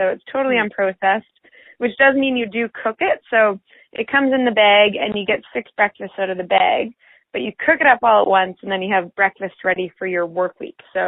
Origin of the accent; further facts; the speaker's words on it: Whistler, British Columbia, Canada; I was born and raised in Whistler